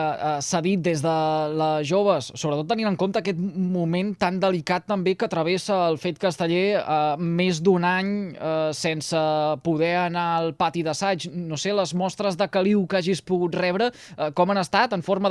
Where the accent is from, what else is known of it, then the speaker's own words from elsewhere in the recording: Salomó, Catalonia, Spain; allí a Salamó, el meu poble